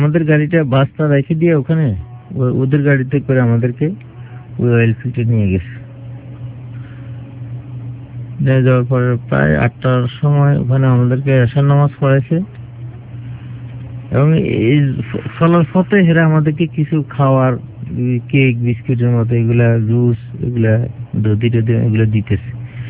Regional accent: Bangladesh; তো এখানে আমরা বাংলাদেশি দুজন ছিলাম মুসলমান

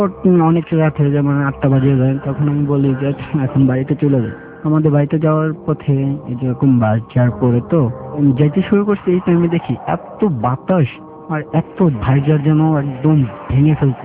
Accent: Mymensingh, Mymensingh Division, Bangladesh; আমার গ্রামের বাড়ি ময়মনসিংহে।

